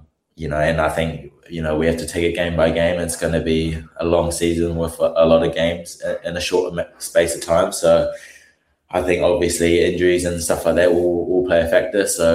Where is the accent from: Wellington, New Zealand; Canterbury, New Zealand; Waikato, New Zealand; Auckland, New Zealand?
Canterbury, New Zealand; Christchurch; I grew up in Christchurch, so I'm a local boy